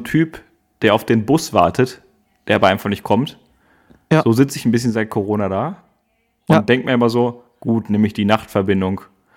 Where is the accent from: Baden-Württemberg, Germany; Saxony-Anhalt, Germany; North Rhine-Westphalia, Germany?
North Rhine-Westphalia, Germany; ich komme ja aus dem Rheinland, aus dem Ruhrgebiet, bin ich groß geworden.